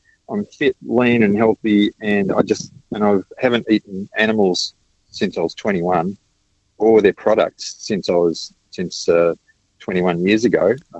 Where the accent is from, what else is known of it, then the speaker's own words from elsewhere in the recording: Queensland, Australia; we're actually from Queensland. We're travelling here in Victoria now